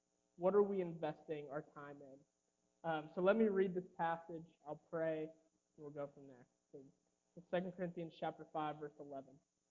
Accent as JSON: {"language": "English", "town": "Roselawn", "region": "Indiana", "country": "United States", "tie": "born or raised there", "said": "And so I drive up from Evansville, Indiana, and I love being here. I grew up in Roselawn, became a Christian in college, and the rest is kind of history from there."}